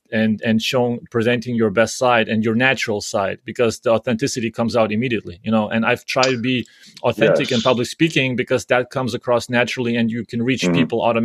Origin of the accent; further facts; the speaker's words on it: Germany; You know, I didn't grow up in Lithuania. I grew up in Germany, and I feel a little bit.